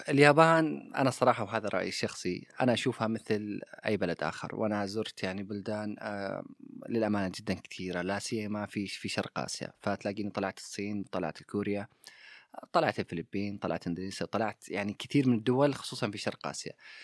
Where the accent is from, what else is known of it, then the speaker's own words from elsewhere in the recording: Saudi Arabia; moved away as an adult; now in Japan; أنا كشاب سعودي يعني خلينا أقول قضيت يمكن 8 سنوات لحد الآن يعني، وما زالت يعني ممكن كرحلة كاملة يمكن حوالي 10 سنوات بين السعودية واليابان